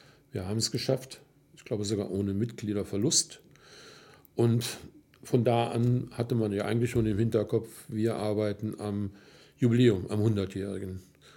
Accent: Wevelinghoven, North Rhine-Westphalia, Germany; Hier ist meine Heimat und wir wohnen seit über 40 Jahren hier in Wevelnghofen

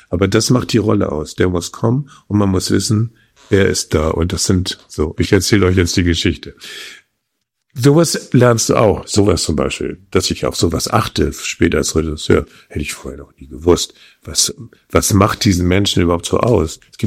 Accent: Hamburg, Germany; Ich war ja Deutsch, ich sag, ja, ich komme aus Hamburg.

